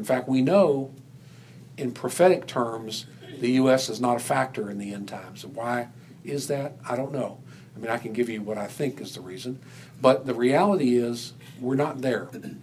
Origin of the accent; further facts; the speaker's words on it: United States; You know, but we're glad we're Americans and we're not British.